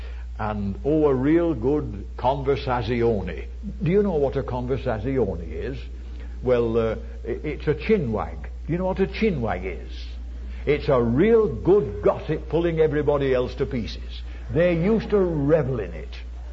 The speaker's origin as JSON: {"language": "English", "region": "North West England", "country": "United Kingdom", "tie": "born or raised there", "said": "I was brought up in the English county of Lancashire, and when I was a boy, there were not many automobiles"}